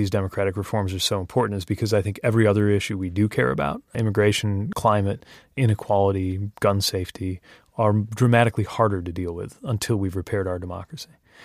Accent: Indiana, United States; Part of the example of why it can pay off to do something more unusual is in my home state of Indiana.

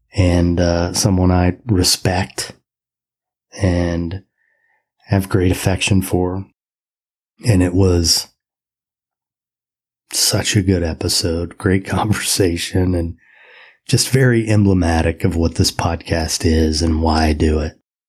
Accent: Indiana, United States; also born or lived in Florida; one of the things I talked about was living in Florida and how I was raised in Indiana, but I was never really an Indiana person. Felt like I didn't really belong there.

